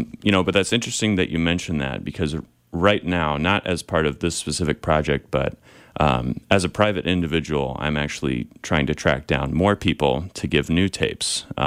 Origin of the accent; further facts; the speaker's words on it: Des Moines, Iowa, United States; I'm originally from Des Moines, Iowa.